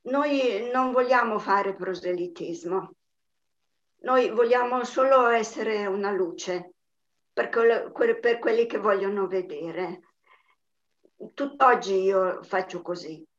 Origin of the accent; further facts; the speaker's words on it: Gorizia, Friuli-Venezia Giulia, Italy; now in Naples, Italy; Io sono di Gorizia, però adesso sono nel gruppo di Ananda di Napoli.